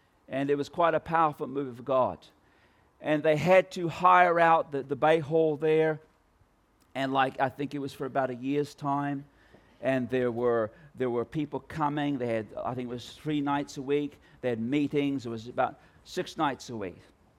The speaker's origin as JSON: {"language": "English", "country": "Philippines", "tie": "born or raised there", "lives_now": "New Zealand", "said": "And we grew up in the Philippines. My parents were missionaries there. And so since 1971, we lived there in the Philippines."}